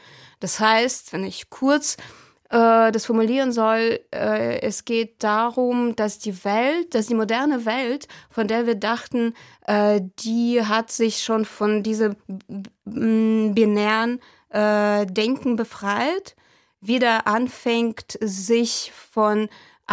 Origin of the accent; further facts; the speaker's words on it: Ukraine; first language Russian; German is a second language; Und meine Muttersprache war natürlich Russisch, also oder ist, weil das kann man nicht wechseln. Und ich würde sagen, dass der Prozess der Ukrainisierung, mein Prozess war sehr langsam